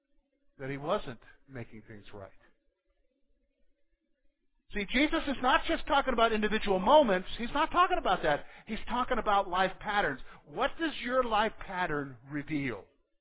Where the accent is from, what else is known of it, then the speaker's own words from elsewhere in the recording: South Carolina, United States; You know, I grew up in South Carolina